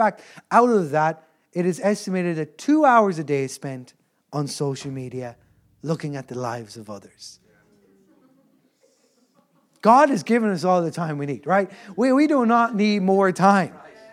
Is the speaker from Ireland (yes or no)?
yes; Ireland; As Irish people, singing is in our DNA. It's within us.